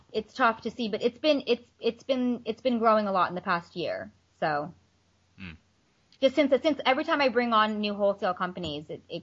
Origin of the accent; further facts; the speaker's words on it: Orlando, Florida, United States; So I ended up moving back to my hometown, which is, in Orlando, Florida.